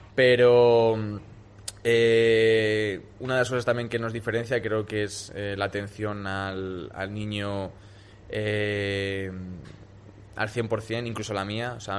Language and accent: Spanish; Valladolid, Castile and León, Spain; sin descuidar mi tierra, que al final es Valladolid